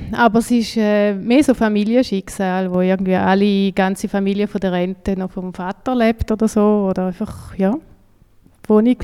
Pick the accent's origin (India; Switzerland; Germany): Switzerland; Aber jetzt nicht anhand vom Namen oder sie wissen, ich bin aus der Schweiz.